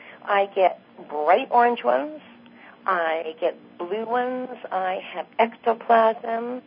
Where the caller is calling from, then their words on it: Victoria, British Columbia, Canada; It's from Victoria, British Columbia.